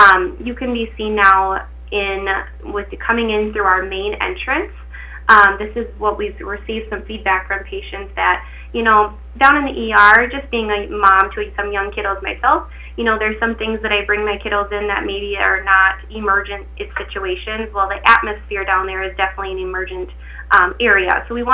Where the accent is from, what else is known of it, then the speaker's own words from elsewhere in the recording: Dawson, Minnesota, United States; I am originally from the Dawson-Boyd area, grew up there and graduated from Dawson High School